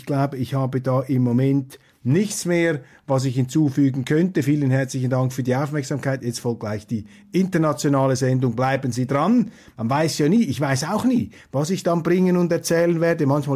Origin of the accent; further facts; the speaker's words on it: Switzerland; die ich mir also als Schweizer hier also wirklich tunlichst verbitte